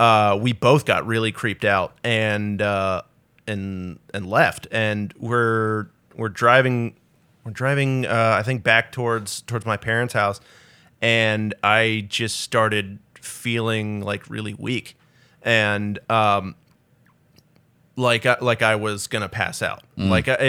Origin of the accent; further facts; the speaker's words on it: Germantown, Maryland, United States; So I grew up in Germantown, which is like right at the like when I was growing up, that was kind of like the edge of the suburbs